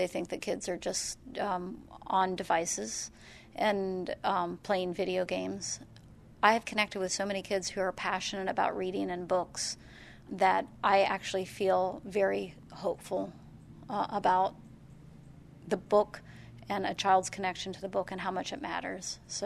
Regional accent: Clermont, Florida, United States; And like where I grew up in Claremont, it was all citrus groves, and those are all gone now.

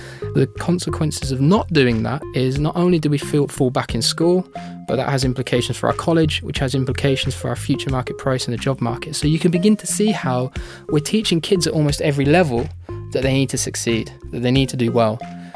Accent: United Kingdom; now in Canada; And we're beginning to see similar trends emerge across Canada and in my home country, the United Kingdom.

